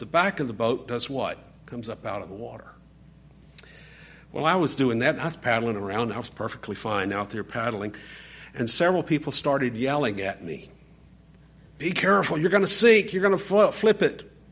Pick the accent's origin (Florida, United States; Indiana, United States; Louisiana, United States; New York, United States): Louisiana, United States; Monroe; And I had learned how to do this growing up on Bayou Desert and Monroe and paddling a boat by myself there.